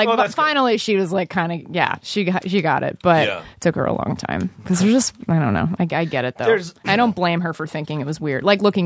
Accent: Texas, United States; now in New York, United States; I think growing up in Texas, there were no real examples of like, this is a path that you can pursue

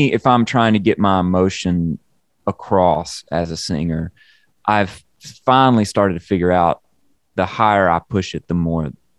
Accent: Mississippi, United States; just north of the town I grew up in Mississippi.

